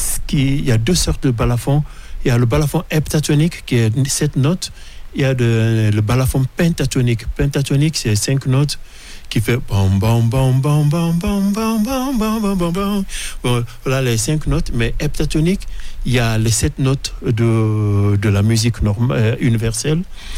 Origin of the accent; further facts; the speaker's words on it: Guinea; first language Mandinka; French is a second language; le français est la langue officielle en Guinée. Le mandingue, c'est ma langue maternelle.